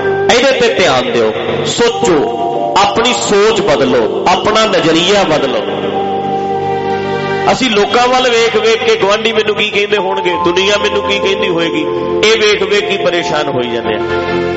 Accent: Punjab, India; moved away; ਸਾਡੀ ਪੰਜਾਬੀਆਂ ਦੀ ਸੋਚ ਇੱਥੇ ਆ ਕੇ ਵੀ ਬਹੁਤਿਆਂ ਦੀ ਨਹੀਂ ਬਦਲੀ, ਬਹੁਤ ਐਡਵਾਂਸ ਹੋ ਕੇ ਵੀ ਅਸੀਂ ਫਿਰ ਉਦਾਂ ਦੀ ਹਾਂ ਜਿੱਦਾਂ ਦੇ ਸਾਡੇ ਪਿੰਡ ਇੰਡੀਆ ਦਾ ਸੁਭਾਅ ਸੀ।

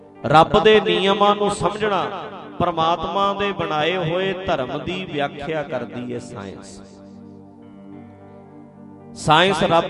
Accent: Punjab, India; ਮੇਰਾ ਪਿੰਡ ਨਾਲ ਹੀ ਹੈ ਇੱਥੇ ਢੱਡਰੀਆਂ ਤੇ ਬਿਲਕੁਲ ਗੁਆਂਢ ਚ ਤੁਹਾਡੇ ਬਿਲਕੁਲ ਨਾਲ ਆ

